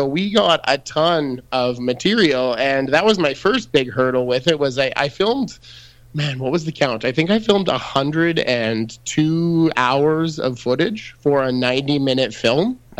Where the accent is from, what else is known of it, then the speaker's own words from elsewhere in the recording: Red Deer, Alberta, Canada; I grew up in Red Deer, Alberta. It's home of Roundup Ready canola. I had it all around me growing up